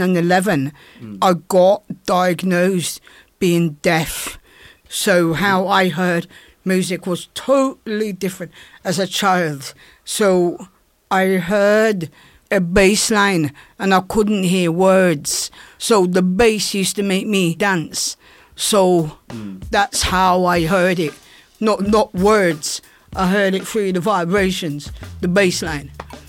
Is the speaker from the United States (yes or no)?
no; London, United Kingdom; I grew up in Notting Hill.